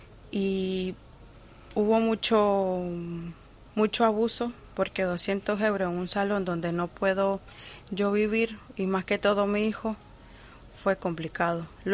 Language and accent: Spanish; Nicaragua; now in Spain; que era de mi país, que yo soy de Nicaragua